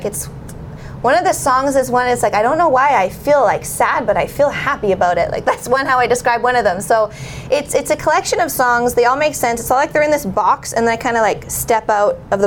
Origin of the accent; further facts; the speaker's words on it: Vancouver, British Columbia, Canada; so her first show off that tour was in Vancouver. I'm from Vancouver.